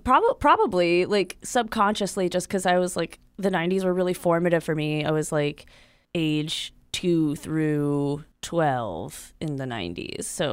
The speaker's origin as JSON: {"language": "English", "region": "Virginia", "country": "United States", "tie": "born or raised there", "said": "You know, like growing up in Southern Virginia, I never really felt like I had anything to do. Like, there's no place to go see shows, really. No, like, local scene, no art scene that I knew of at the time."}